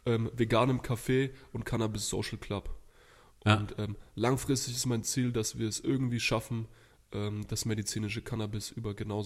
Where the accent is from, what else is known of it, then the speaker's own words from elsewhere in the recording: Thuringia, Germany; born there; now in Würzburg, Germany; also geboren bin ich ursprünglich in Thüringen.